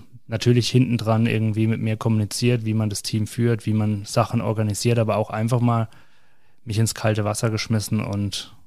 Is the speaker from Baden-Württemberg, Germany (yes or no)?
yes; Ettlingen, Baden-Württemberg, Germany; Also ich habe im Hotel Erbrenz in Ettlingen in meiner Heimatstadt gelernt